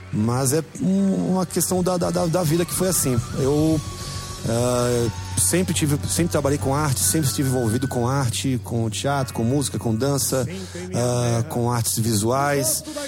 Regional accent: Minas Gerais, Brazil; also born or lived in São Paulo; now in Fortaleza, Brazil; a minha trajetória, desde a minha infância em Minas Gerais e a minha fase adulta e adolescência aqui em São Paulo

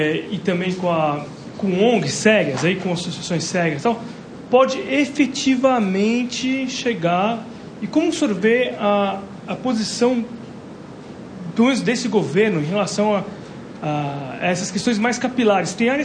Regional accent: São Paulo, Brazil; E assim, eu cresci no Morumbi.

